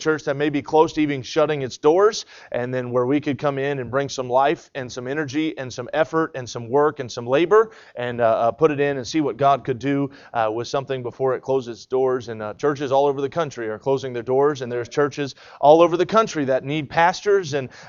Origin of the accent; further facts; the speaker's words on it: United States; accent: southern; When I was a teenager, I was saved at the youth conference at Walkertown, North Carolina, and my southern accent trying to come out there